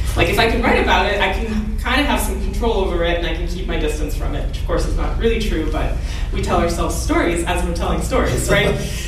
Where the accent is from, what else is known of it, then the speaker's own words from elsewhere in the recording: Canada; also born or lived in Ukraine; I was born in Ukraine, and I've, you know, I grew up in Canada and I've visited many times. So I maintain a connection there.